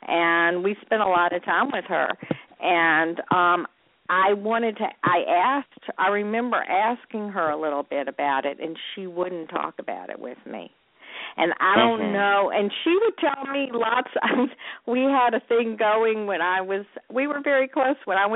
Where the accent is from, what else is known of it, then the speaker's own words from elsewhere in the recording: Birmingham, United States; I have a close friend I grew up with in Birmingham